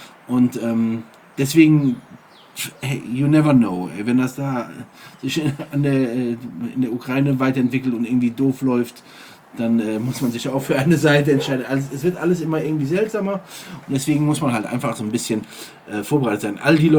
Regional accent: Eifel, Germany; als in meiner Heimat in der Eifel hat es mal einmal so stark geschneit

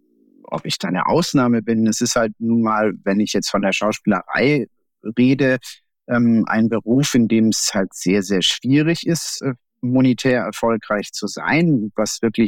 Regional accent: Baden-Württemberg, Germany; Ich komme aus dem Badischen, Schwäbischen.

